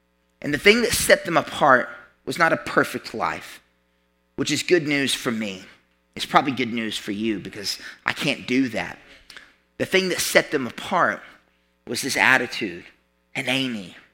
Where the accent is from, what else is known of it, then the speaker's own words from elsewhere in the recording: Catoosa, Oklahoma, United States; I grew up not far from here. I grew up in Catoosa, in the beautiful, beautiful countryside of old ghetto rolling hills.